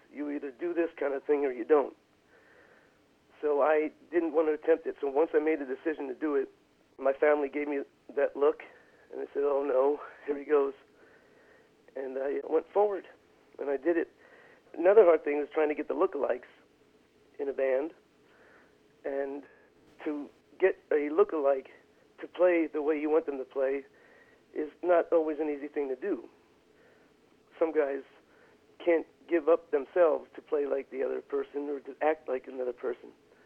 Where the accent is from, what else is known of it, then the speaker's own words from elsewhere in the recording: Freehold, New Jersey, United States; I'm from Freehold, you know, from the story.